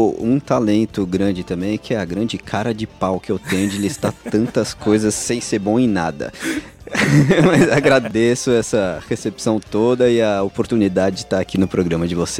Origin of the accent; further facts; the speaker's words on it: Minas Gerais, Brazil; Eu sou mineiro e eu puxo R por Minas Gerais e pela Califórnia também.